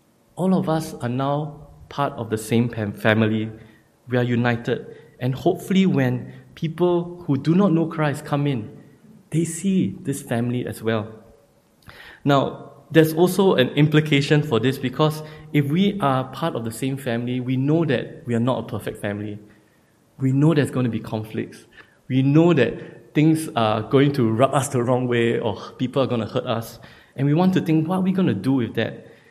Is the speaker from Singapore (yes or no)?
yes; Singapore; are you from China? No, we're from Singapore.